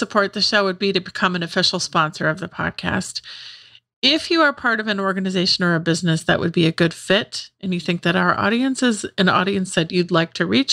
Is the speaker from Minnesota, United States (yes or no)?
yes; Minnesota, United States; because then everyone knows I'm from Minnesota if I say it.